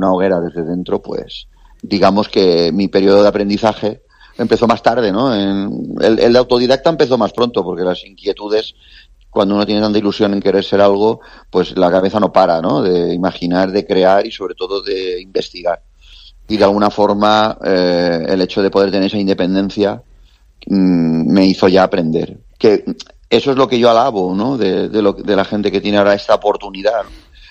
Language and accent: Spanish; Elda, Valencian Community, Spain